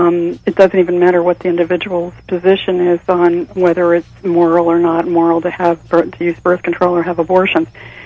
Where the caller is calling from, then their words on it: Washington, District of Columbia, United States; I'm calling from Northwest D.C.